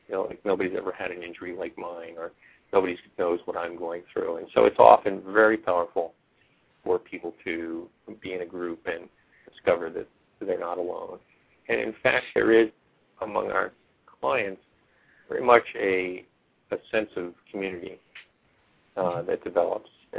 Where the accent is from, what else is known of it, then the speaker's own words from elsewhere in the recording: Baltimore, Maryland, United States; born there; I was born in Baltimore. I'll skip the first 50 years.